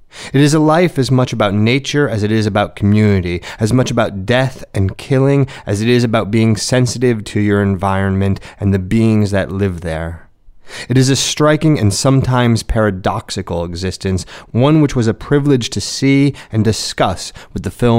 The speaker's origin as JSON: {"language": "English", "country": "United States", "tie": "born there", "said": "These are not only traits, but values which I recognize and have some empathy for as an American. It is no secret that my country of birth often has a unilateral, shoot-first, ask-questions-later mentality"}